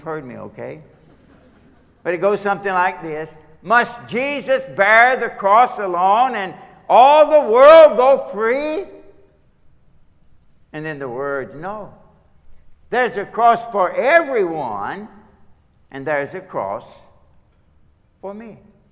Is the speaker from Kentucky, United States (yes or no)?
yes; Kentucky, United States; The reason for that is I'm from Kentucky. Okay, and we don't grow much wheat, but we grow a lot of corn.